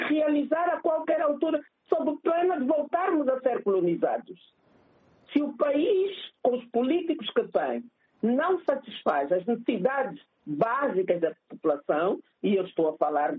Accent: Luanda, Angola; eu vivi num Mucete de Luanda, cresci num Mucete de Luanda, e os da minha geração, eu hoje tenho mais de 60 anos

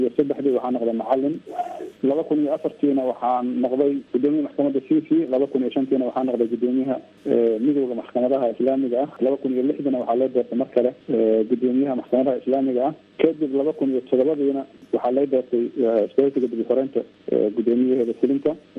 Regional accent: Middle Shabelle, Somalia; Aniga waxaan dhashay 1966 waxaan ku dhashay meel u dhow magaalada Mahabay ee ka tirsan gobolka Shabeellada Dhexe.

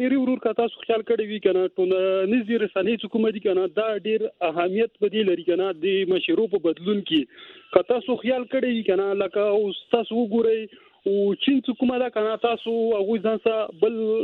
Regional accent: Afghanistan; نن بزو د پاکستان د امریکای په رادیو غانو باندې هم دا وایم زه افغان یم خو افغانای نه یم.

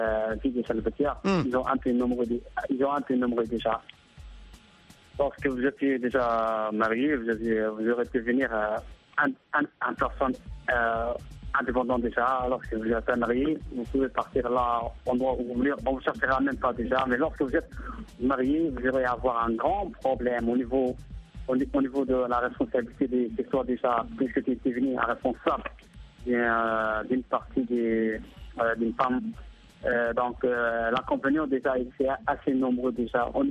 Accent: Djibouti; Exactement, je suis maintenant chez moi à Djibouti.

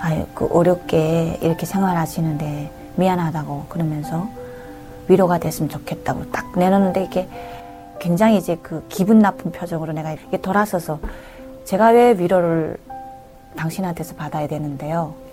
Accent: North Korea; now in South Korea; 저는 탈북자라고

